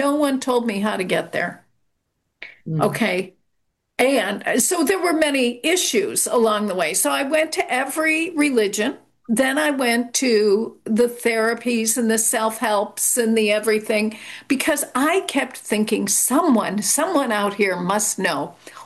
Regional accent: Chicago, Illinois, United States; I'm from Chicago. I never even, what is this word Akashic, right?

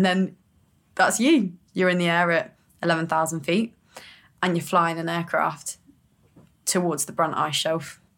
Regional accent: South East England, United Kingdom; like, growing up in the Chiltern Hills in Buckinghamshire, like going cycling, walking, running, swimming.

